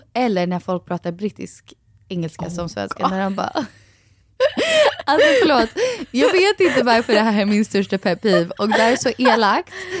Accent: Sweden; vi är ju svenskar och som pratar engelska.

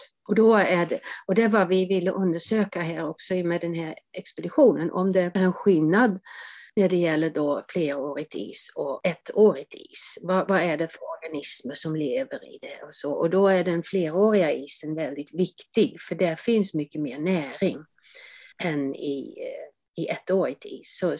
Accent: Netherlands; now in Sweden; För jag är ursprungligen från Nederländerna och jag kom till Sverige för exakt 40 år sedan, 1982, i mars.

